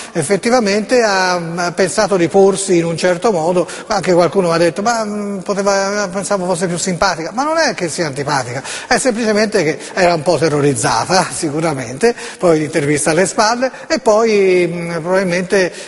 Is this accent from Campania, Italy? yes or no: no; Florence, Tuscany, Italy; io sono fiorentino